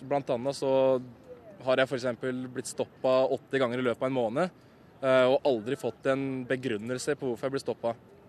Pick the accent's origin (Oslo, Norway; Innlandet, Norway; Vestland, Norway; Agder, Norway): Innlandet, Norway; Gjøvik; Nå er jeg fra Gjøvik, da.